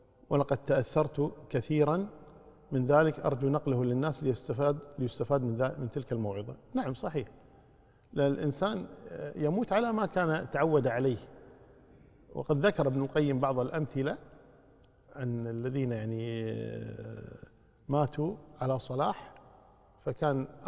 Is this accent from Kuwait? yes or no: yes; Kuwait; إذا كان عندنا في الكويت